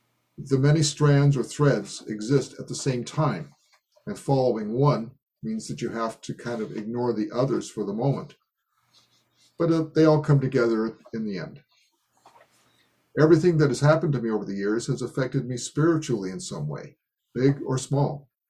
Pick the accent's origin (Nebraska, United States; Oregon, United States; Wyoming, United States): Oregon, United States; Tigard; … And I'm from Tigard, which is close to the Zendo in terms of airline miles.